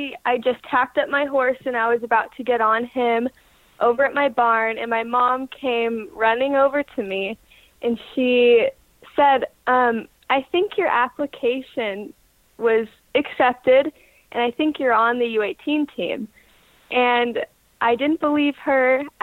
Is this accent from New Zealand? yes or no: no; Danville, California, United States; So I'm from Danville, California, and I train with James Alliston and Helen Buscarin, and that's over on Crow Canyon Road, San Ramon area.